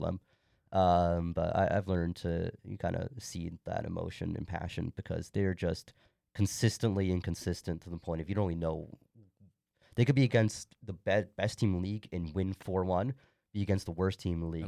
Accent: Barrie, Ontario, Canada; It's always strange, too, because I'm from Barrie, right?

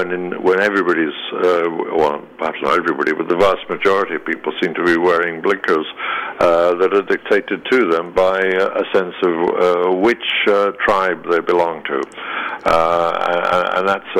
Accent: United States; because we're American, we cannot be told what to do in our own lives

